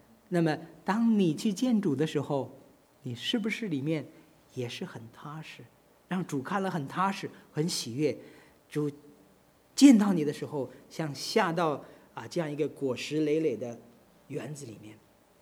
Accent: China; 作为中国人真是有福的哦。我们中国人现在世界上最多的人口

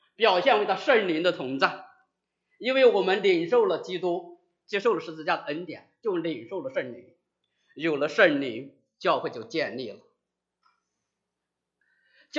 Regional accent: China; 在我们中国人的心中，就她姥姥长辈啊，做妈妈榜样哈

